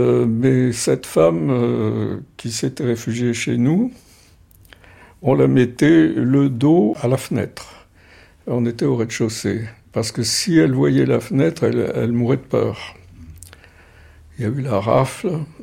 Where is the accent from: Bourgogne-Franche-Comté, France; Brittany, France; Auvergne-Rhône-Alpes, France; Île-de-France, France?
Auvergne-Rhône-Alpes, France; Clermont-Ferrand; Je suis né dans un appartement, dans la maison qu'avait construite mon grand-père, architecte